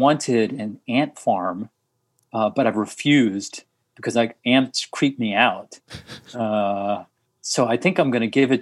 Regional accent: New York, United States; But because I grew up in New York going to I grew up with Indian food

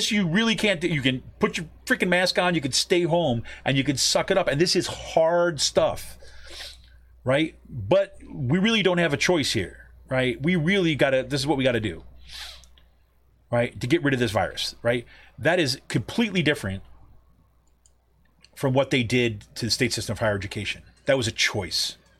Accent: New York, United States; I'm not from Pennsylvania. I'm from New York.

